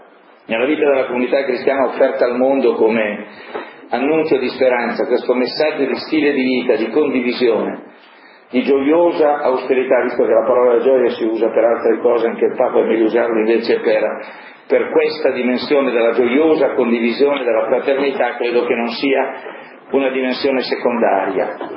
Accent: Sesto San Giovanni, Lombardy, Italy; per noi che siamo di Sesto

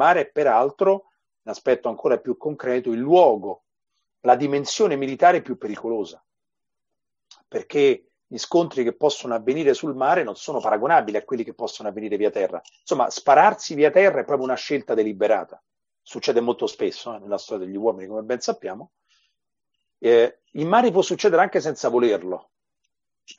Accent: Lombardy, Italy; A me il Mediterraneo non piace, sono lombardo, per ragioni incomprensibili, mi sento mitteleuropeo

